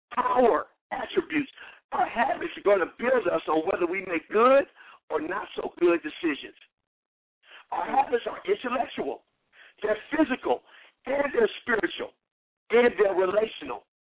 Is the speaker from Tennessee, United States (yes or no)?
no; Compton, California, United States; And, you know, I'm from Compton. We didn't smoke nothing but Cools.